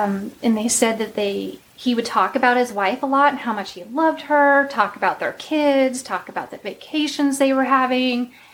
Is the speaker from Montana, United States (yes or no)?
no; California, United States; It's not something I'm used to from California